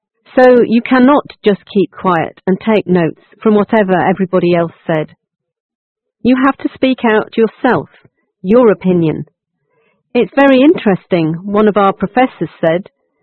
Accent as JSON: {"language": "English", "country": "China", "lives_now": "United States", "said": "I came from China, and even in college, all we have to do in the class is to be a good listener."}